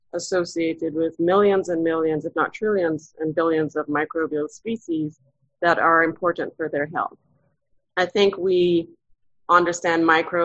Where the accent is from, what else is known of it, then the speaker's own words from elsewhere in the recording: Jamaica; also born or lived in Trinidad and Tobago; I grew up in Jamaica. I did undergrad at the University of the West Indies in Trinidad and Tobago, and then ended up doing a PhD at Cornell.